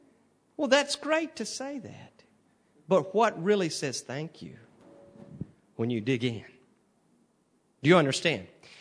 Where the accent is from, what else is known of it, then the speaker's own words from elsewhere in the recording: Texas, United States; I tell people everywhere I go, I'm from Texas, and we like things simple in Texas. God speaks to me in Texan, about as simple as you can get.